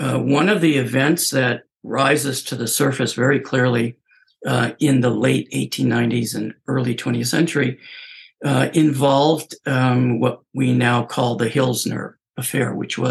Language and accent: English; Boston, Massachusetts, United States; And growing up in the Boston area, I did not go to day schools, but I had intensive Hebrew education